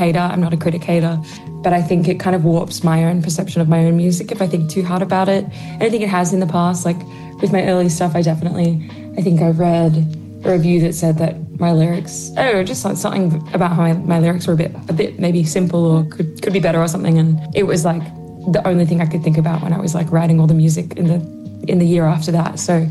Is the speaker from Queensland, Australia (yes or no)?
yes; Brisbane, Queensland, Australia; now in Melbourne, Australia; I'm in Melbourne, so I live here now. I'm from Brisbane, which is further up north, but I moved here a few years ago, so Melbourne, Australia.